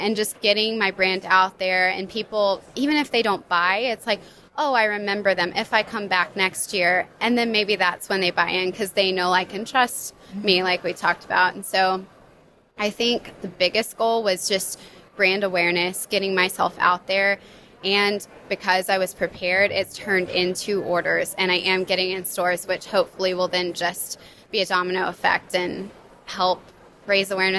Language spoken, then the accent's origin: English; Fort Worth, Texas, United States; I chose Dallas because it's local. I'm from Fort Worth, so it was like a 30-minute drive.